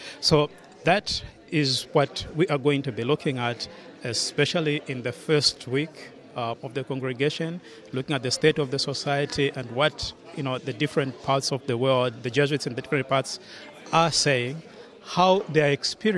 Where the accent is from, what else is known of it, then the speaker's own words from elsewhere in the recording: Zambia; I'm from Zambia.